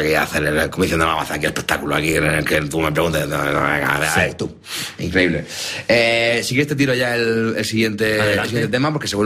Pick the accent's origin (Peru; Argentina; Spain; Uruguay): Spain; Menos mal que soy de España. Imagínate ser otro sitio.